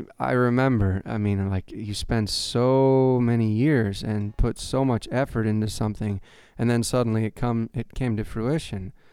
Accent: Taos, New Mexico, United States; now in Los Angeles, United States; Most of the last few years, I've lived in my hometown of Taos, New Mexico. But more recently, I packed up again and moved to Los Angeles.

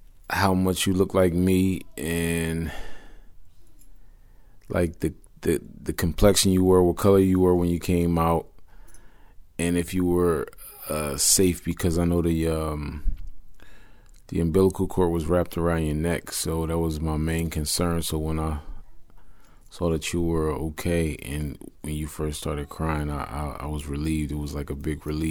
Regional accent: Chester, Pennsylvania, United States; but we're from Chester, so a lot of kids your age are selling drugs, they have guns, they do all types of things

